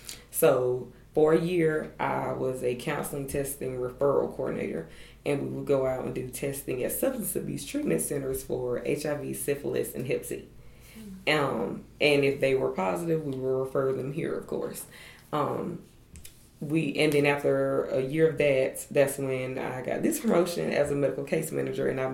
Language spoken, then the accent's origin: English; Irwin, United States; I grew up in Irwin. It's still a rural area too. Like they have two stoplights.